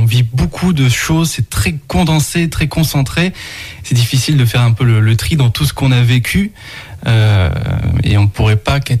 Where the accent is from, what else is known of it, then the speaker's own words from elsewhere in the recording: Occitanie, France; je cherchais dans ma région natale, autour de Montpellier, autour de Agde, parce que je voulais pas trop quitter ma famille